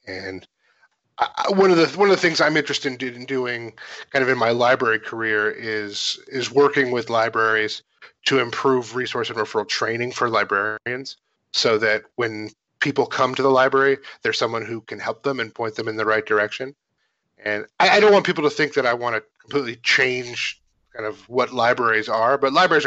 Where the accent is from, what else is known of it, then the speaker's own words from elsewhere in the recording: San Francisco, California, United States; I grew up in San Francisco, and my wife and I lived there for a long time.